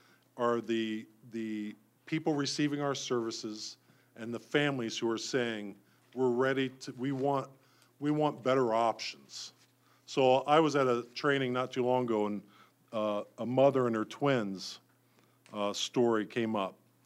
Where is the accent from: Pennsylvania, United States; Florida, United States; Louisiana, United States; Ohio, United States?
Ohio, United States; I'm from Ohio, right? I said that already.